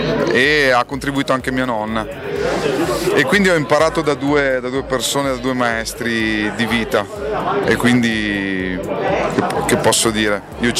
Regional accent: Padua, Veneto, Italy; Io sono padovano, sono veneto, sono orgoglioso di esserlo, ma per i giusti motivi però. Ho vissuto fino all'86, io sono del 73, ho vissuto fino all'86 con mio nonno

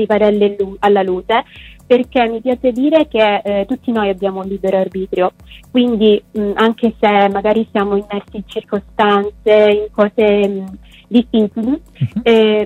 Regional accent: Calabria, Italy; il regista, che è un ragazzo del mio paese, della Calabria

